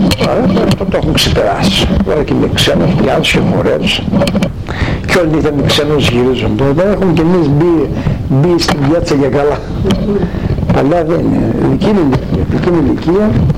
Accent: Crete, Greece; Εγώ στο χωριό μου, πάντως, στην Κρήτη ακόμα συμβαίνει αυτό το πράγμα.

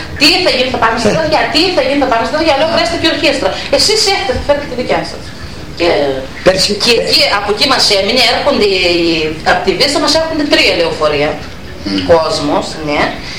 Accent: Trigono, Eastern Macedonia and Thrace, Greece; δηλαδή που είμαι εγώ από το Τρίγωνο, κεφαλοχώρη, ναι, από την Ελλάδα, από το χωριό του Τριγώνου. Θεωρούνταν από παιδί εγώ ακόμα που θυμάμαι

